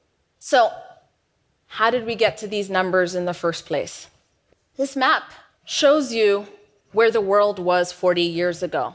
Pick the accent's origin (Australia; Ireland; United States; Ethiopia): Ethiopia; I grew up in Ethiopia in the 80s.